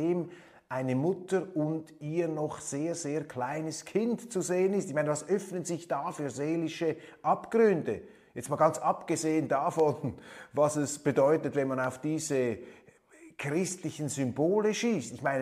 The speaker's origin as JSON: {"language": "German", "country": "Switzerland", "said": "Da müssen wir immer wieder dankbar sein als Schweizer, dass wir solche Firmen haben."}